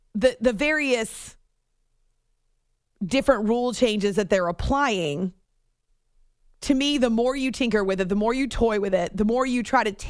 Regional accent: New Hampshire, United States; I worked at a NASCAR track when I was in college growing up in New Hampshire.

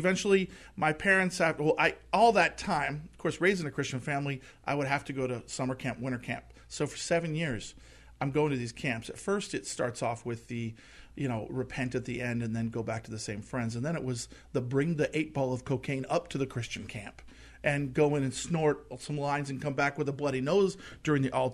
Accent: Palos Verdes Peninsula, California, United States; Palos Verdes Peninsula.

